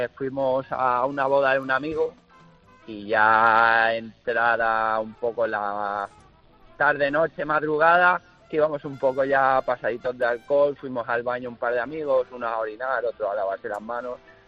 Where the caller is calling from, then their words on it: Porto Cristo, Balearic Islands, Spain; llamo de Mallorca, desde Puerto Cristo, el pueblo donde vive Rafa Nadal